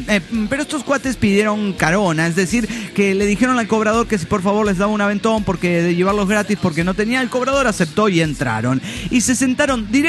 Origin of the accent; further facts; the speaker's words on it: Tapachula, Chiapas, Mexico; casi le digo, pues de México, lindo y querido, chaparrita, dame un abrazo. Pero no, le digo, de Tapachula. Y se me queda viendo con cara de Tapachula, no mames, ¿dónde chingados queda eso, Tapachula? Yo le digo, Tapachula, Chiapas